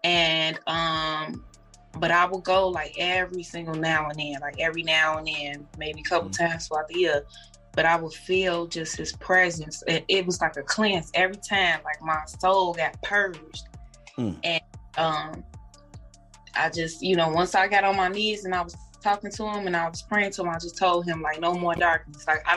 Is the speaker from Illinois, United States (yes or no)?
yes; Chicago, Illinois, United States; I'm from Chicago. I was born and pretty much raised, transferring from like the South Side to the West Side of Chicago. West Side raised me.